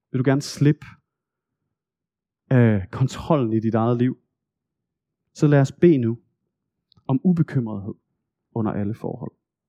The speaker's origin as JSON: {"language": "Danish", "region": "Region of Southern Denmark", "country": "Denmark", "tie": "born or raised there", "said": "da jeg var barn på Nordfyn i min forældres have."}